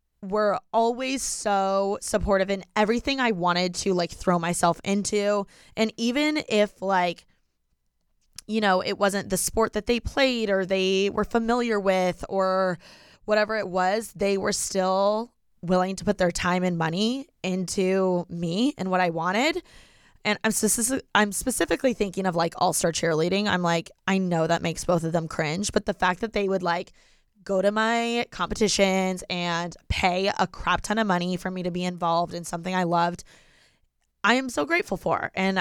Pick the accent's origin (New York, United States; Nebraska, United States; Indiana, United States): Indiana, United States; Bloomington; So I grew up in Bloomington, Indiana. I'm a Midwest girl. Go Hoosiers, go IU, go corn, go basketball. And I was born and raised literally in Bloomington, Indiana. Went to the Bloomington Hospital.